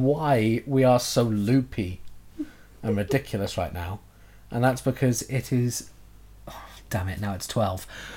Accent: Cardiff, Wales, United Kingdom; Well, I'm from Cardiff. I have no manners. There are none down there.

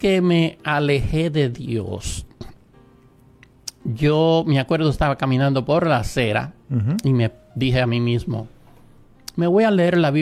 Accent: Puerto Rico; En mi país, en Puerto Rico.

